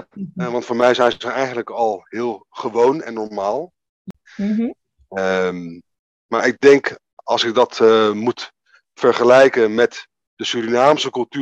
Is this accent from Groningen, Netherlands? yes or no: no; The Hague, South Holland, Netherlands; born there; Ik ben geboren in Den Haag.